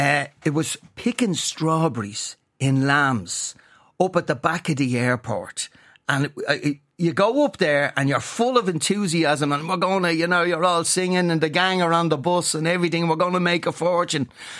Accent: Ireland; Which we're Irish bands. What else are we going to do?

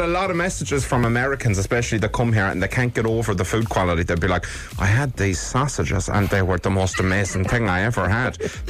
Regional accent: Ballina, County Mayo, Ireland; she'd looked up where I live in Mayo, basically, and she looked up Ballinac. She knows I'm from Ballinac.

